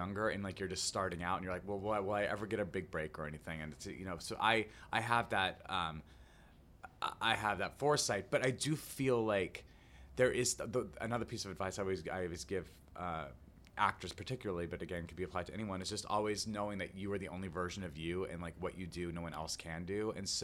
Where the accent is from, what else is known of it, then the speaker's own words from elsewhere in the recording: Albuquerque, New Mexico, United States; I used to sing Les Miserables in my bedroom, you know, growing up in Albuquerque, New Mexico, like sing all the roles.